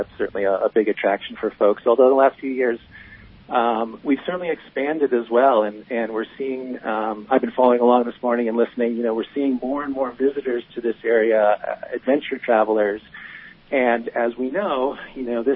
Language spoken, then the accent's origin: English; New England, United States; You know, I grew up in New England, and I just had a strong desire to be in the mountains.